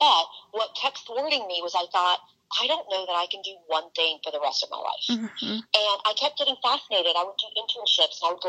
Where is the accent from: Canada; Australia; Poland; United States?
Poland; I grew up in Poland. I'm Catholic. I'm Roman Catholic.